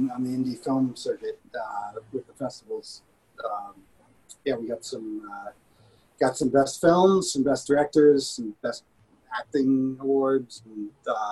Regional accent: Los Angeles, California, United States; I was. Yeah, I was born in Northridge.

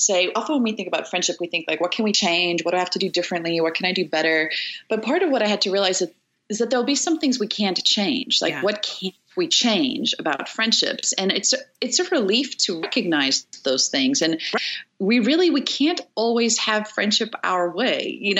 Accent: South Africa; I'm from South Africa.

